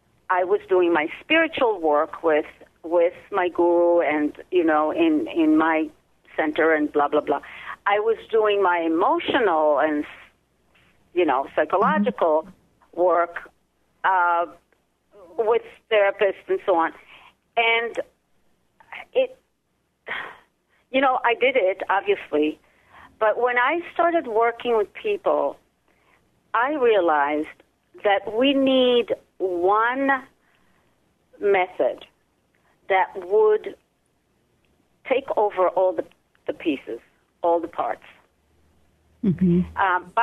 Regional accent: Israel; English is a second language; moved away as an adult; now in New York, United States; I was born and raised in Israel and performed a lot there. Came to New York on a grant and was an actor, dancer, performer in New York City

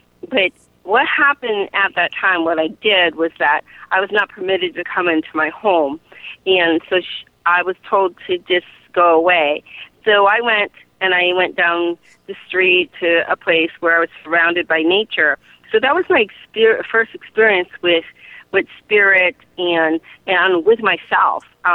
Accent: Hawaii, United States; moved away; when I moved to the mainland from Hawaii, I'm from Hawaii, everything was just so beautiful for me.

